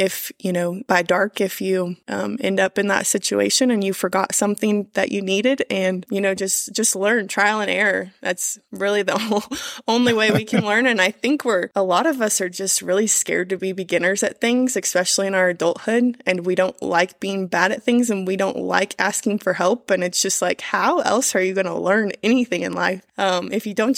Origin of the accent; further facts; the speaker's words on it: Midwest, United States; I grew up in the Midwest. I don't know anybody that backpacks.